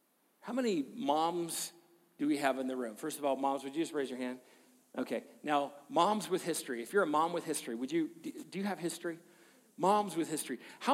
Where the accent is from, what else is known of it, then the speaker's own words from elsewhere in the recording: Pacific Northwest, United States; even though I'm not from the South. I'm from the Northwest.